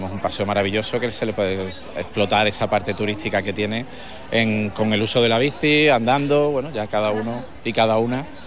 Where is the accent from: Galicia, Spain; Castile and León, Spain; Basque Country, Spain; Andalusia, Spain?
Andalusia, Spain; Huelva; soy de Huelva desde que nací